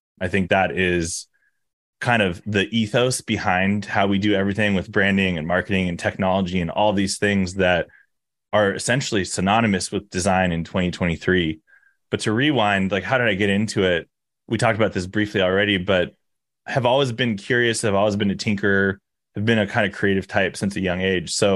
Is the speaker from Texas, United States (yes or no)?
no; Redondo Beach, California, United States; born there; Redondo. So I also grew up bodyboarding.